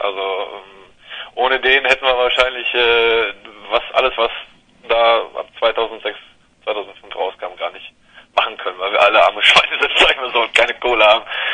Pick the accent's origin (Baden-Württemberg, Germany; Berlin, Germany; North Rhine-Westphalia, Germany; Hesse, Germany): North Rhine-Westphalia, Germany; Korschenbroich; wir hängen immer noch hier in dieser Kleinstadt rum, sag ich mal so. Wir kommen ja aus Korschenbruch und 30.000, 35.000 Einwohner und bis jetzt noch nicht wirklich rausgekommen